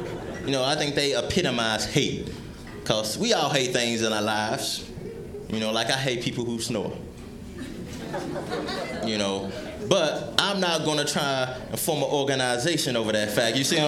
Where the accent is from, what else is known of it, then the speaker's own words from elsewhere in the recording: Tennessee, United States; Now, some of y'all may have picked up on my accent. So you know I ain't from around these parts, but I'm originally from Tennessee.